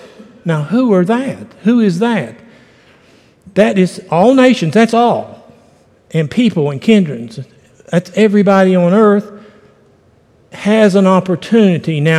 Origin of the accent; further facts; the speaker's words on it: West Virginia, United States; Anyway, I'm just from West Virginia. I'm like John Herdman. I mean, we're just old country boys, and we say stuff.